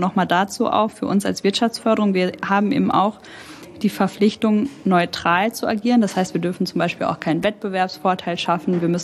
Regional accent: Cologne, North Rhine-Westphalia, Germany

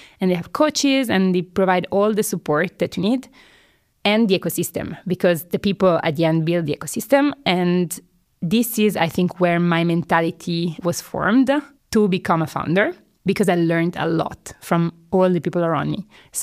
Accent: Padua, Veneto, Italy; Padova is my hometown that somehow managed to do more.

